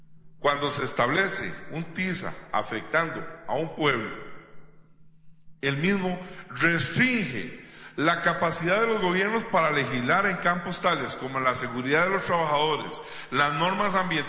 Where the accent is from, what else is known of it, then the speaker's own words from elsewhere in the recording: Costa Rica; como trabajadores costarricenses hemos podido comenzar a ver